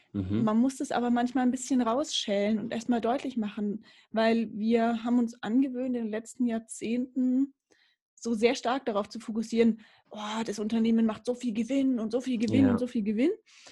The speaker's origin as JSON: {"language": "German", "town": "Erlangen", "region": "Bavaria", "country": "Germany", "tie": "born or raised there", "said": "Ursprünglich komme ich aus Erlangen, geboren bin ich in Erlangen. Ah, jetzt wohne ich im Fürther Landkreis, also nicht weit von Erlangen entfernt. Ja, okay. Bin zurück in meine fränkische Heimat."}